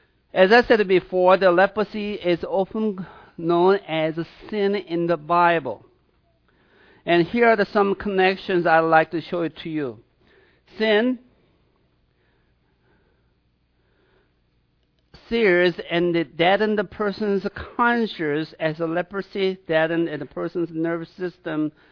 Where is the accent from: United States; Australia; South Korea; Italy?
South Korea; When I was growing up in South Korea, we had one island known as the Leper's Island.